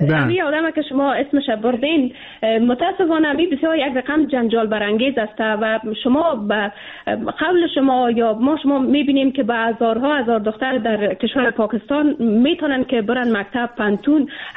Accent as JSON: {"language": "Persian", "country": "Afghanistan", "said": "ما به عنوان یک افغان"}